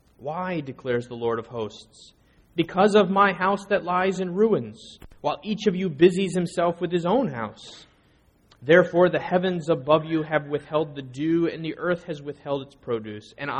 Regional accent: Green Bay, Wisconsin, United States; In the church that I grew up in Green Bay, Wisconsin, there were out in the foyer or the narthex area of the church two brown metal chairs with the ugliest orange cushions you have ever seen.

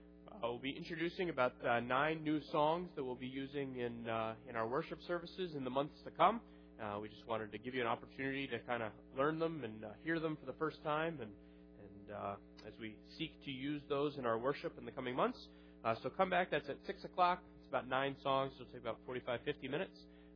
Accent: Green Bay, Wisconsin, United States; When I was growing up in Wisconsin, Green Bay, Wisconsin, I attended Northeastern Wisconsin Lutheran High School.

